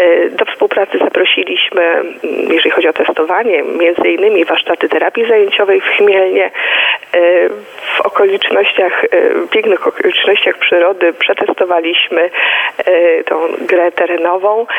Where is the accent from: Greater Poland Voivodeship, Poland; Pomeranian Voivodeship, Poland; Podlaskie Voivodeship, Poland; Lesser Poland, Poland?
Pomeranian Voivodeship, Poland; wielu innych cechach, którymi możemy się jako Kaszubi szczycić